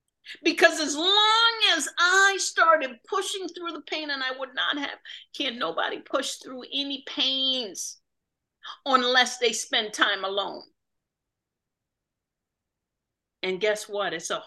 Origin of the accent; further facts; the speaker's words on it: Jamaica; now in Connecticut, United States; I'm originally from Jamaica. I live in Connecticut right now.